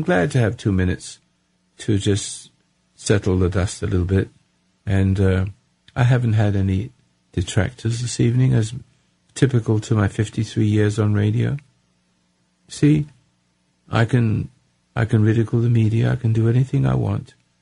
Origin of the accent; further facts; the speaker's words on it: United States; it looks like I'm going to be in jail for being an American.